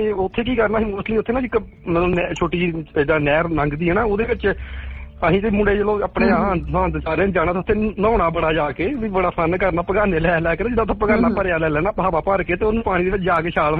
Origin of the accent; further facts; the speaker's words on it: Punjab, India; ਉਧਰ ਮਲੇਰਕੋਟਲੇ ਕੇ ਸਾਡੇ ਇੱਧਰ ਕੰਨਵਾਨ ਵਾਲੀ ਪਾਸ ਸਾਡੇ ਪਿੰਡ ਦੇ ਲਾਗੇ ਹੀ ਆ ਬਿਲਕੁਲ।